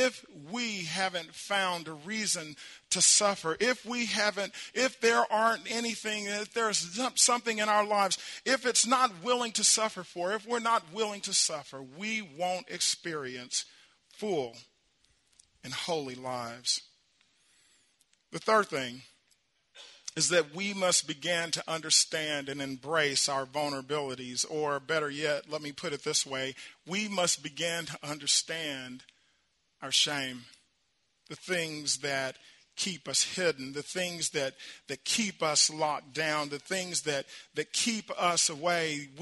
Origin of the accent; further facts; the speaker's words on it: Hartshorne, Oklahoma, United States; I remember when I was growing up in Hartshorne, I used to work at a horse stable in Hartshorne.